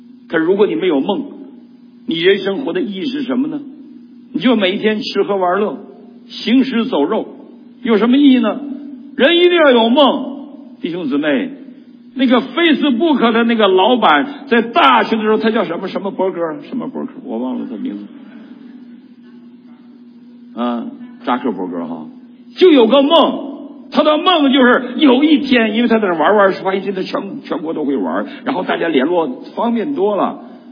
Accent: Qingdao, Shandong, China; 我住过团岛，很小，我在青岛生活过3年，我告诉你啊，我是青岛的，青岛来的。

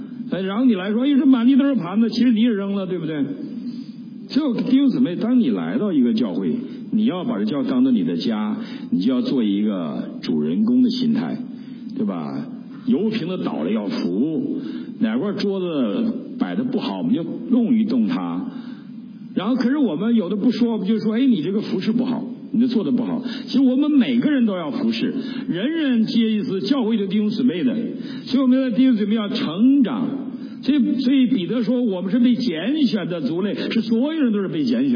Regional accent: Northeast China, China; 我是东北人

